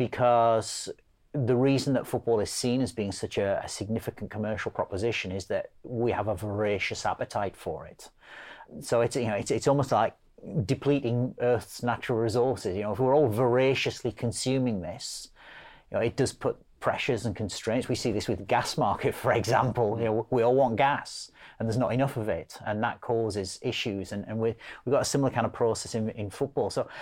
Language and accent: English; Middlesbrough, North East England, United Kingdom; I was born and brought up on Erson Park Road, opposite Middlesbrough Football Ground.